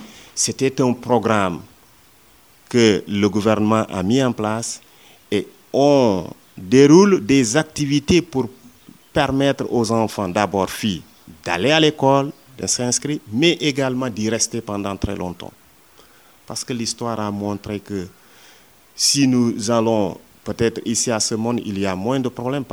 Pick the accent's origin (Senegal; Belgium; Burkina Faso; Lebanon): Senegal; En tant que Sénégalais surtout, parce que je crois que la France, c'est mon pays.